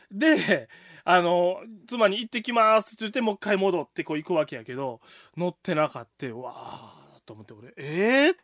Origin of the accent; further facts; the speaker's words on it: Aridagawa, Wakayama, Japan; 有田川町でね